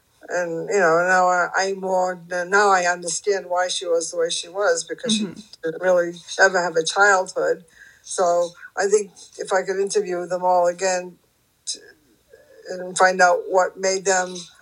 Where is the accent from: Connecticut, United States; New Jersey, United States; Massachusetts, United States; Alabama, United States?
Massachusetts, United States; Haverhill; I grew up in Massachusetts, in Haverhill, Broland.